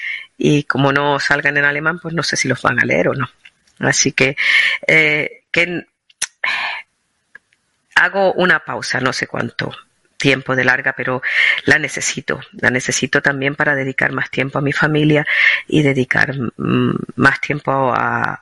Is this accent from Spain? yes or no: yes; Andalusia, Spain; accent: Andalusian; si me hubiera quedado en Granada o incluso si hubiera vivido en Madrid, aunque en Madrid hubiera sido también a mi modo extranjera porque mi acento andaluz me hubiera delatado